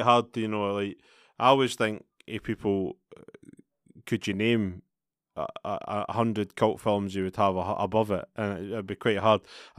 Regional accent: Scotland, United Kingdom; Maybe I'm biased because I'm Scottish

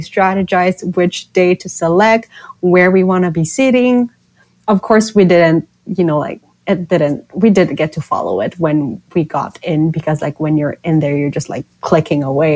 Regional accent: Philippines; So, I'm from the Philippines, and the only stop is Southeast Asia.

